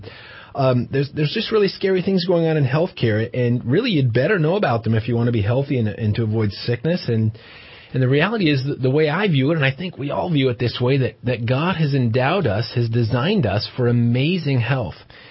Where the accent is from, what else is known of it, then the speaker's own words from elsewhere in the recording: California, United States; now in Redding, United States; My wife and I moved here. She was raised here. I was raised in the Bay Area.